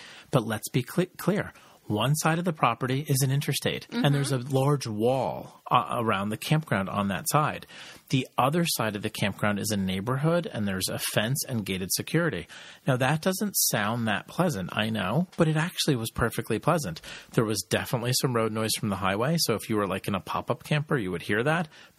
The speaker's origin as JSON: {"language": "English", "region": "East Coast", "country": "United States", "said": "We're from the East Coast."}